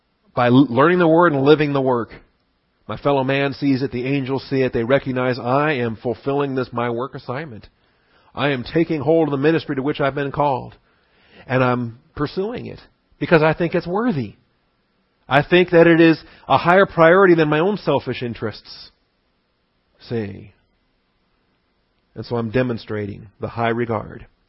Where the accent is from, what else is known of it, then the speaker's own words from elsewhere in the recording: Washington, United States; I grew up in Washington State and you could look. To the east were the Cascade Mountains. To the west were the Olympic Mountains.